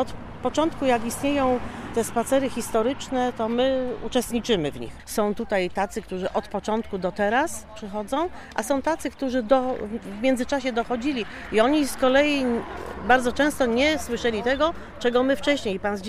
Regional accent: Śrem, Greater Poland Voivodeship, Poland; born there; Mimo, że jestem Śremianką z urodzenia

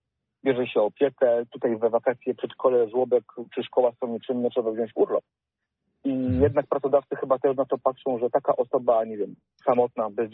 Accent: Poznań, Greater Poland Voivodeship, Poland; Ja jestem tutaj z Poznania

